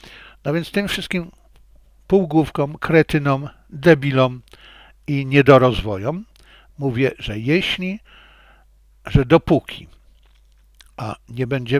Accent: Silesian Voivodeship, Poland; wychowałem się na Śląsku, studiowałem na Politechnice Śląskiej.

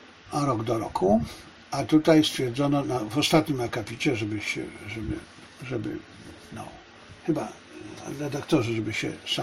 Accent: China; Mnie interesuje, jako że jestem Chińczykiem, i wcale bym nie miał nic przeciwko temu, aby wylądować pod koniec życia na chińskiej wsi

